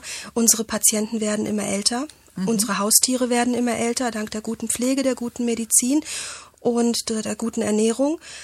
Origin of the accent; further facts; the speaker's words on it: Poland; Und ich bin Polin und in Polen gibt es bei der Taufe eine Tradition